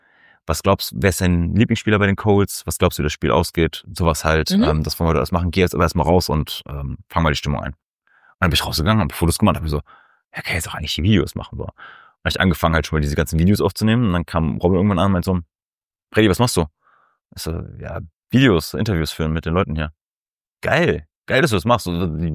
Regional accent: Stade, Lower Saxony, Germany; Wo kommst du her? Ich so, aus Stade.

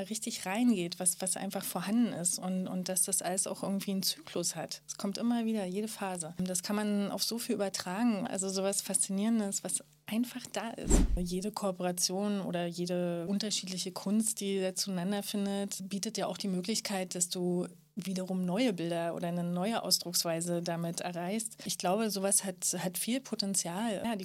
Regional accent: Berlin, Germany; also born or lived in Graz; Also ich bin in Berlin-Köpenick groß geworden, genauer gesagt in Hessen-Winkel am Demritzsee. Meine Kindheit war sehr schön grün auf jeden Fall. Und ja, ich bin dort zur Schule gegangen und habe mein Abi gemacht in Köpenick.

